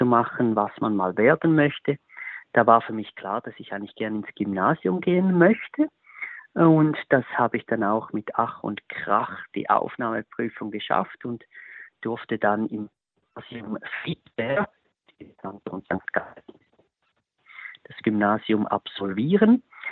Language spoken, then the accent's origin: German; Thurgau, Switzerland; Ich bin im Kanton Thurgau aufgewachsen. Ich muss allerdings sagen, sehr nahe am Kanton St. Gallen, in der Nähe von Wiel.